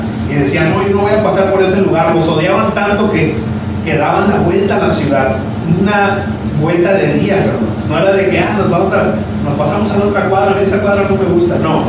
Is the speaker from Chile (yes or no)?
no; Mexico; Me ponía a pensar yo, por ejemplo, que soy mexicano